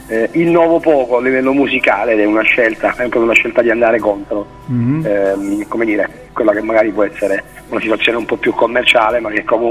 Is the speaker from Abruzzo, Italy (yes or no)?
yes; Abruzzo, Italy; Io sono abruzzese, conosco tante di queste realtà a livello familiare